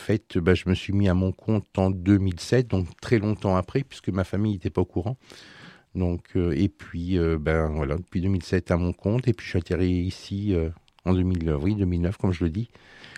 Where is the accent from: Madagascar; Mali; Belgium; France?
France; Mâcon, Bourgogne-Franche-Comté; also born or lived in Saint-Étienne; now in Chauvigny, France; Alors, moi, je suis originaire de la Saône-et-Loire, Mâcon.